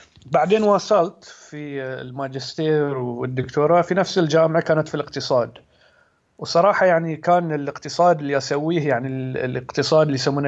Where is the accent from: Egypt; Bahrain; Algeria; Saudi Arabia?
Bahrain; Muharraq, Muharraq Governorate; أنا من البحرين، من مواليد سنة 1982، فيعني حين عمري 35 سنة. نشأت في البحرين، خصوصا في المحرق. يعني أنا من مدينة المحرق، جزيرة المحرق، وخصوصا من مدينة المحرق القديمة،